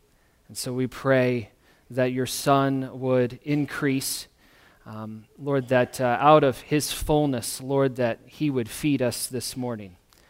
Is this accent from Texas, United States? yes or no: no; Michigan, United States; I'm from Michigan, okay?